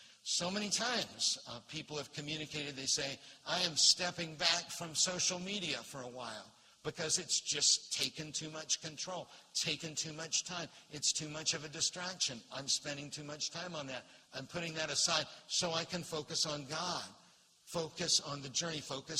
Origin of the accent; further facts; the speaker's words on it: Florida, United States; I grew up in Central Florida when there were orange groves everywhere.